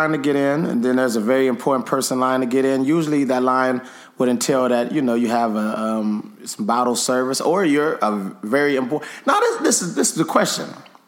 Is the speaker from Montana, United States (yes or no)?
no; Cleveland, Ohio, United States; we're from Cleveland, Ohio. We do have some celebrities in Cleveland, Ohio, in case you were wondering.